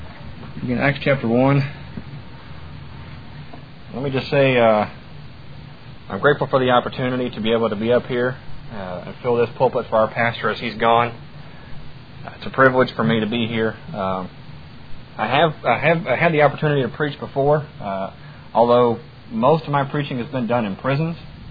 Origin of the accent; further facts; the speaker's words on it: Kentucky, United States; I was raised in a Southern Baptist church in Kentucky. I am from the South. I may not sound like it, but I am from the South.